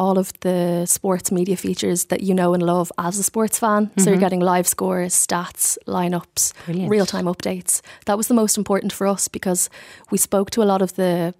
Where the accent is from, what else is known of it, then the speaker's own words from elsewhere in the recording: Leinster, Ireland; I'm from Kildare, so I would have travelled to the next town to play.